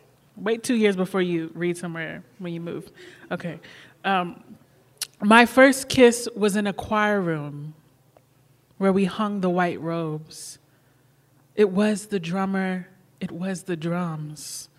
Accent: Kentucky, United States; So I grew up outside of Churchill Downs where they run the Kentucky Derby, but I grew up stable side, which was like a whole hustle culture back there.

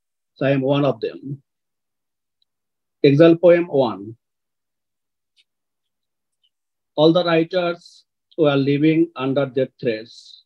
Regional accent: Bangladesh; English is a second language; moved away as an adult; now in United States; So I am from Bangladesh, which is an Asian nation located Southeast India. So before coming to America

